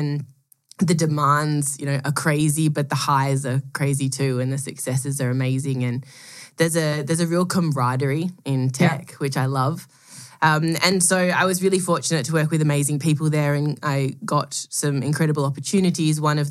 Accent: Melbourne, Victoria, Australia; I'm Australian. I was born, grew up in Melbourne

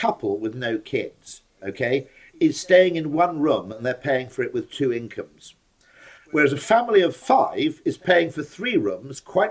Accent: Wales, United Kingdom; I'm Welsh

